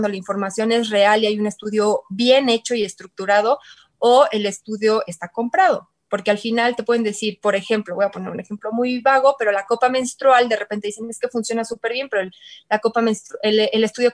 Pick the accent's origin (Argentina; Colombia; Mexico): Mexico; Querétaro; yo soy de Querétaro y sé que pusieron muchas camas